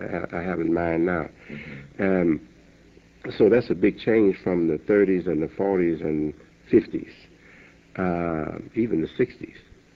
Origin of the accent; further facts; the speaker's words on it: Chicago, Illinois, United States; As you know, I'm a Chicagoan, and you are too.